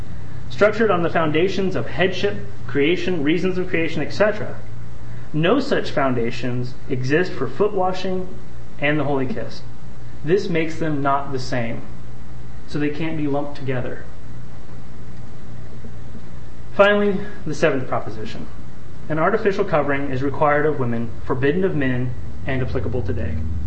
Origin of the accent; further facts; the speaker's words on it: Kansas, United States; I'm from Kansas, and in Kansas, we don't usually greet each other that way.